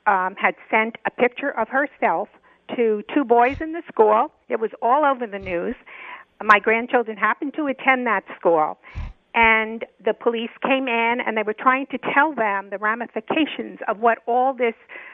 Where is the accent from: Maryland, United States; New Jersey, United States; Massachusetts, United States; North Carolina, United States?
New Jersey, United States; I live in a small town in northern New Jersey.